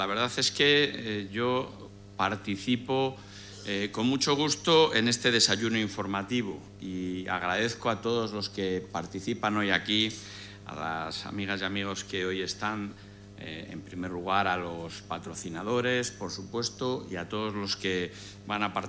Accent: Castile and León, Spain; algunas claves que hacen de mi tierra, de nuestra tierra, de Castilla y León, una realidad pujante

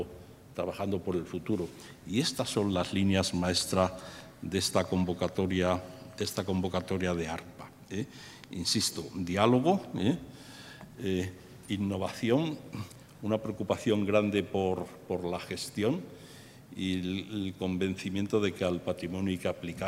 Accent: Salamanca, Castile and León, Spain; yo soy salmantino y los salmantinos pues miramos a Portugal como la misma tierra.

